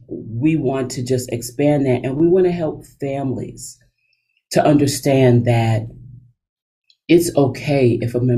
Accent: Englewood, New Jersey, United States; I was born and raised in Englewood, New Jersey, the heart of my life.

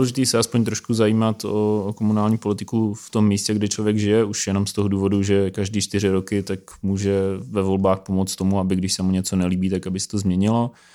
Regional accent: Oslov, South Bohemian Region, Czechia; pocházím z malé obce, z Oslova na Písecku

